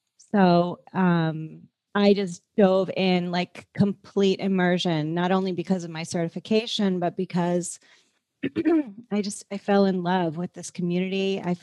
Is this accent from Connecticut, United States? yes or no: yes; Cheshire, Connecticut, United States; moved away as an adult; now in Boca Raton, United States; So I've lived as long in Boca Raton as I did growing up in Connecticut. I'm from a little town called Cheshire, Connecticut.